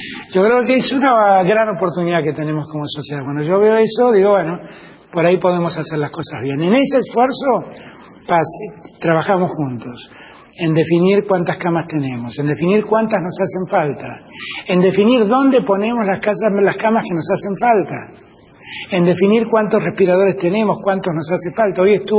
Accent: Argentina; Acá todos somos argentinos, argentinas o argentines

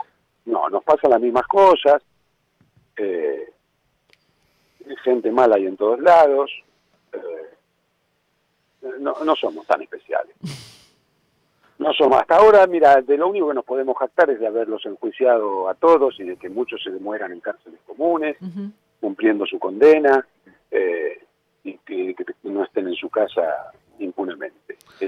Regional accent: Rosario, Santa Fe, Argentina; Yo como rosarino y los otros rosarinos sabemos

